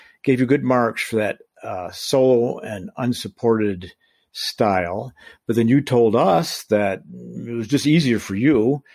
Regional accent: Colorado, United States; Well, I'm from Colorado, so I would need to practice up by standing in a cold shower, I guess.

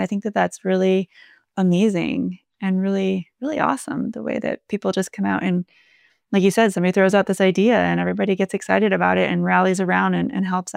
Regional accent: United States; As an American, my experience last year there was very much that people in Scotland were incredibly helpful.

